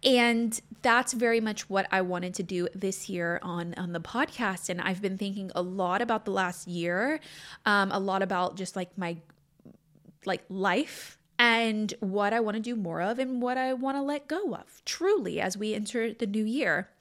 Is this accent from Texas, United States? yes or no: yes; Texas, United States; also born or lived in Louisiana; even, you know, growing up in Texas, even before that in Louisiana, I've lived in California the longest.